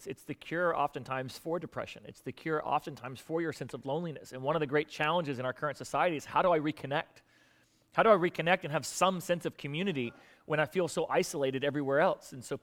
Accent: Florida, United States; My church was I grew up in South Florida. Okay, to see anything other than that which looks like South Florida, you have to get out of the state of Florida, which takes us 6 hours.

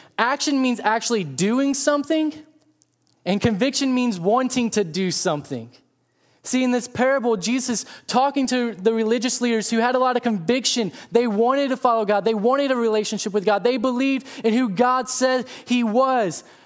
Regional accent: Texas, United States; Growing up, growing up in Texas, the speed limit of highways averaged 65 to 75. Move to Virginia, get on my first highway, and it's 55.

